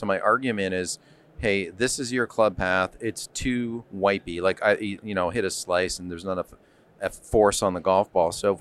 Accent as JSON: {"language": "English", "town": "Toronto", "region": "Ontario", "country": "Canada", "tie": "born or raised there", "said": "Like I said, I grew up in Toronto, played college golf in New Mexico State, played professionally for a few years."}